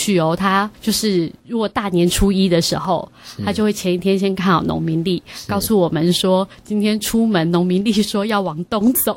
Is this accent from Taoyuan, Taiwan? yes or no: yes; Taoyuan, Taiwan; 就是因为我们是在乡下长大，就是我是在桃园的乡下